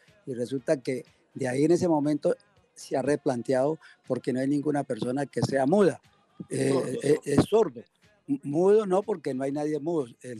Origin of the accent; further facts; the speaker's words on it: Bucaramanga, Santander, Colombia; moved away; also born or lived in Venezuela; me trasladé en la época de la violencia hacia Venezuela, de Bucaramanga, soy yo, de Bucaramanga y norte de Santander, Cúcuta. Fui a Venezuela